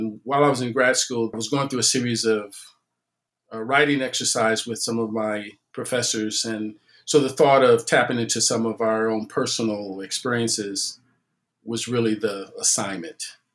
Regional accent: Chicago, Illinois, United States; I was actually born and raised in Bronzeville, and so it serves as a reference point for me.

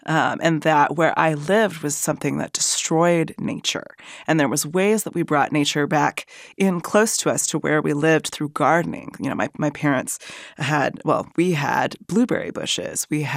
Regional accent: Pacific Northwest, United States; So though, you know, I grew up in the Great Northwest, and I'm not someone who just wants to go out in it.

